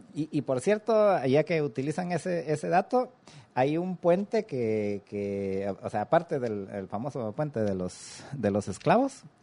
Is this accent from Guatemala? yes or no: yes; Retalhuleu, Guatemala; es el mismo puente que está desde que yo crecí en Reu hace 40 y pico de años.